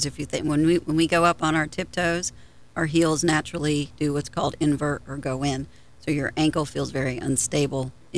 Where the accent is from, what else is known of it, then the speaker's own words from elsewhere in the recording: Tennessee, United States; also born or lived in New York; I was born in New York and raised in Tennessee, and then I did my medical school at the University of Tennessee in Knoxville.